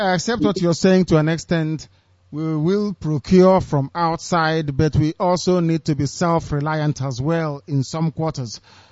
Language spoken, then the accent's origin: English; Umuahia, Abia, Nigeria; Do you know I am from Ibeku? Because that's nothing like Omuahia. I'm from Ibeku.